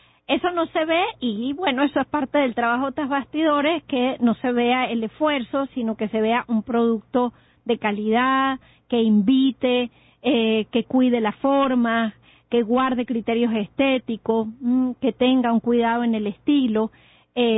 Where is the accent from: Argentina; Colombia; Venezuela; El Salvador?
Venezuela; Caracas, Capital District; somos caraqueños y eso es una impronta de la que no te puedes librar.